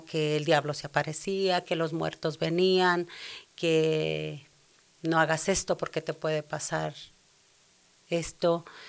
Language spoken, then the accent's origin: Spanish; Zacatecas, Mexico; moved away as an adult; also born or lived in Durango; now in United States; Yo soy de Zacatecas, aunque ahora resido en Durango. Bueno, estoy aquí en Estados Unidos, pero mi casa está en Durango porque allí me casé.